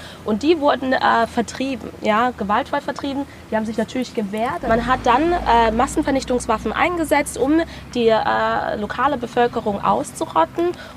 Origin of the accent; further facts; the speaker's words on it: Baden-Württemberg, Germany; ich bin aber selber aufgewachsen in Baden-Württemberg, ohne irgendwas von Kolonialismus wirklich mitzubekommen oder zu verstehen.